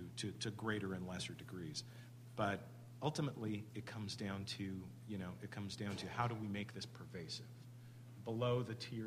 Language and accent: English; Canada; I'm a Canadian citizen, so I'm somewhat familiar with the same problem elsewhere